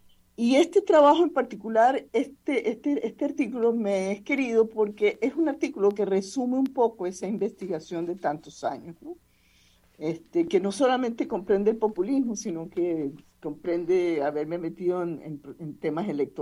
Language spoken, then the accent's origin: Spanish; Venezuela; yo soy venezolana educada, digamos, en ese periodo de la historia de Venezuela